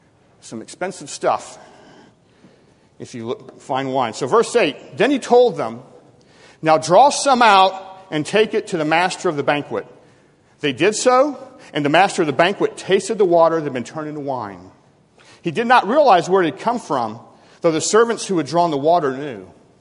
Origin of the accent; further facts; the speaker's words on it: Tennessee, United States; also born or lived in Iowa; In first grade, I moved from Iowa to Tennessee with my dad and mom. And so we'd make an annual trek to relatives every summer and go to Iowa.